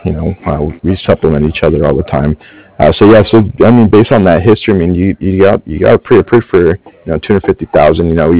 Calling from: Cardiff, Wales, United Kingdom; I'm calling from Cardiff.

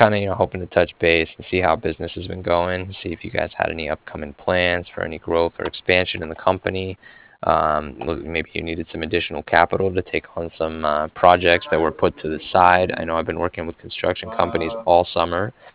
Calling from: Cardiff, Wales, United Kingdom; I was calling from Cardiff.

